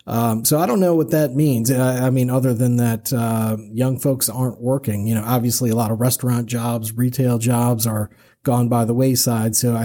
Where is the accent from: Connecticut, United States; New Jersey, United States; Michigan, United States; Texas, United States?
Michigan, United States; I'll tell you what, I grew up in Michigan and witnessed Detroit firsthand.